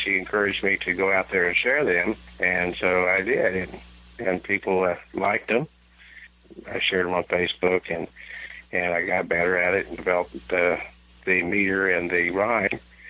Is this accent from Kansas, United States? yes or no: yes; Parsons, Kansas, United States; Okay, I was born in Parsons, Kansas, right here in southeast Kansas. A little house out here northeast of Parsons.